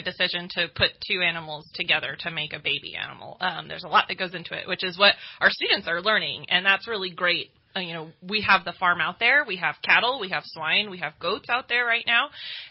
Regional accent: Newman, California, United States; So I actually am a California native. I was raised in the Central Valley, so a little town called Newman, California. Shout out to Newman.

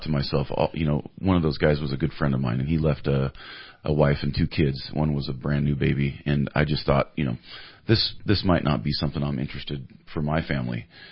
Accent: Cottonwood, California, United States; I'm third generation from Cottonwood.

